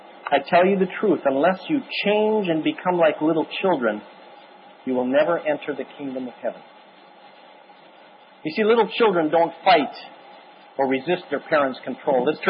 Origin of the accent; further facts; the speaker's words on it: Canada; I was born in Canada, case closed, I'm Canadian.